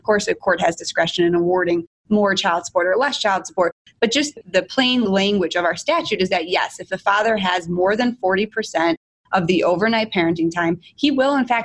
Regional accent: Illinois, United States; now in Chicago, United States; I grew up in the Northwest suburbs. I went to Stevenson High School, which is a really large high school in Lincolnshire, Illinois.

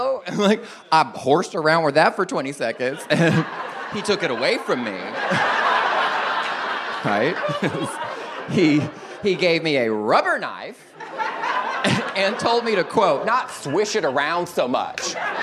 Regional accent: Texas, United States; I'm not afraid of guns. I'm not. I'm from Texas, whatever.

